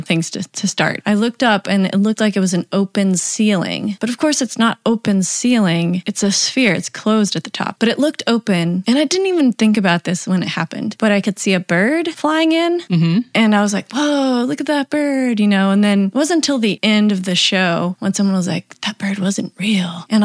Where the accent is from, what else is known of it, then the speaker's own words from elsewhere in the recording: Tennessee, United States; now in Atlanta, United States; Plus, okay, so I live in Atlanta, but I'm from Tennessee.